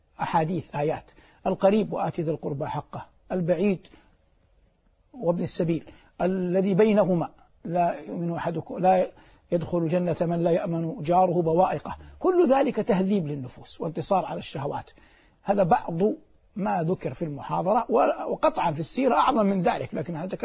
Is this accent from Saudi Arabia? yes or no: yes; Saudi Arabia; في هذه المناطق المباركة الثلاث من بلادنا المملكة العربية السعودية